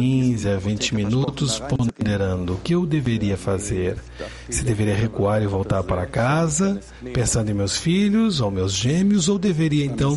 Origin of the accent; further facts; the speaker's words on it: Germany; E eu sou alemão.